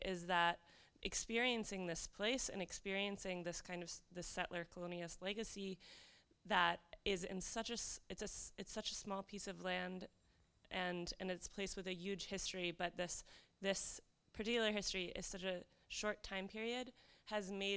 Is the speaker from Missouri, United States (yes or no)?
no; New York, United States; now in New Jersey, United States; I'm a New Yorker before I went to New Jersey.